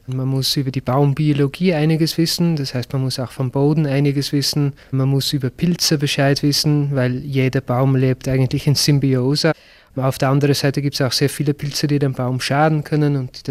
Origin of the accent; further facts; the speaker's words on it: Netherlands; born there; German is a second language; Ich bin gebürtiger Niederländer. Also ich habe den Beruf früher in den Niederlanden gelernt.